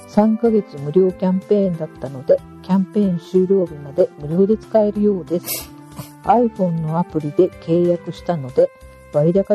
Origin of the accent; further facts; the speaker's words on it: Tottori, Japan; 私 小学校の頃まだ鳥取に住んどったっけ